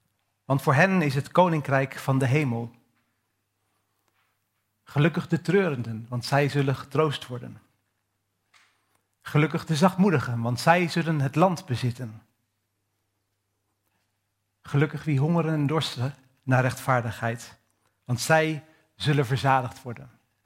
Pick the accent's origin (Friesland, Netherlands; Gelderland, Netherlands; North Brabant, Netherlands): Gelderland, Netherlands; Hattem; Ik kom namelijk uit deze regio. Ietsje noordelijker, Heerden. Ik ben opgegroeid in Hattem. Dus voor mij voelt het altijd als thuiskomen. Dit is toch de plek waar de mensen een beetje hetzelfde praten zoals ik praat.